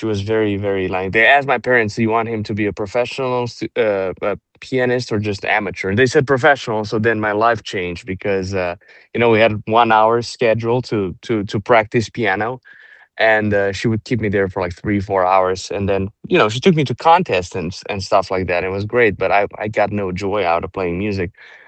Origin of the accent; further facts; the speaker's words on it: Transylvania, Romania; English is a second language; Okay, great. So I grew up in Transylvania, Romania, in a very musical family.